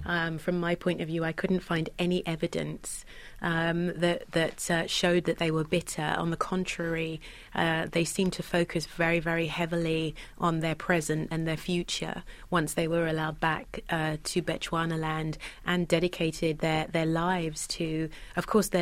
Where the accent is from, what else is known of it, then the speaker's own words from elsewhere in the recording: London, United Kingdom; Growing up in Britain in the 70s